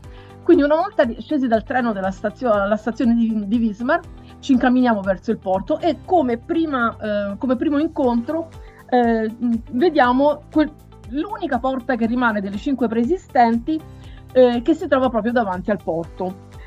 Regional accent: Tuscany, Italy; now in Rome, Italy; Allora, io vivo a Roma, anche se sono di origini toscane.

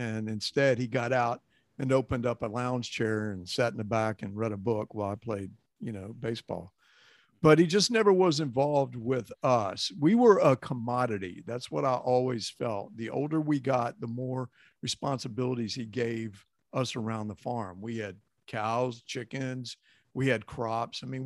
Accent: Texas, United States; growing up in Texas has its own little things that you're very proud of, the history and different things like that.

